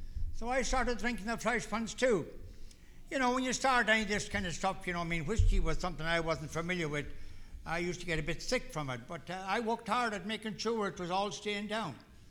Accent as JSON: {"language": "English", "country": "Ireland", "tie": "born or raised there", "said": "I was born and raised in Ireland a few years ago. And I grew up there."}